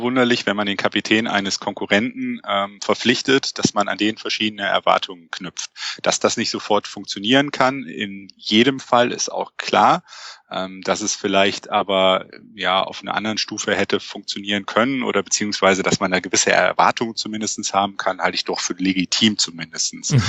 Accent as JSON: {"language": "German", "town": "Mönchengladbach", "region": "North Rhine-Westphalia", "country": "Germany", "tie": "born there", "said": "kann an der Stelle auch nur als jemand, der als gebürtiger Mönchengladbacher mit dem Verein auch natürlich sympathisiert, sprechen."}